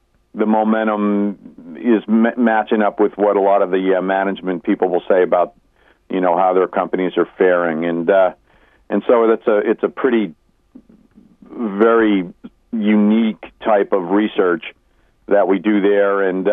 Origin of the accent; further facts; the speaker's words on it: Northeast, United States; also born or lived in New England / Mid-Atlantic; my background, I grew up in the Northeast, really very classic Irish family